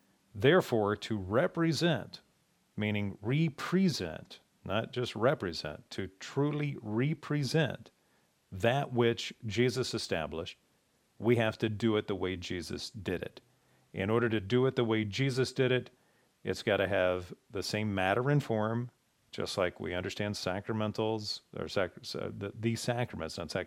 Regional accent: Lexington, Kentucky, United States; I went to a little coffee shop called the Chocolate Hauler in my hometown of Lexington, Kentucky.

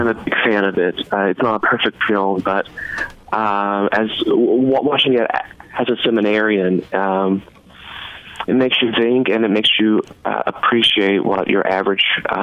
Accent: Pikeville, Kentucky, United States; You know, I grew up in Pikeville, and the same films that I could watch from 1952 that were shot in New York or Los Angeles, you know, it's available to everybody.

